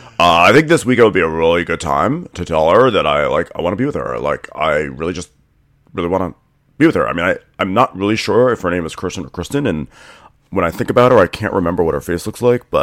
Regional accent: New Jersey, United States; Like, you know, I'm from New Jersey. I don't deal with this shit, you know?

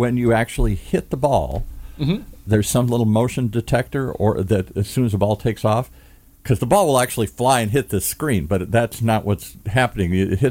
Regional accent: Michigan, United States; I grew up in the Midwest, Michigan, wearing my Michigan hats, freezing.

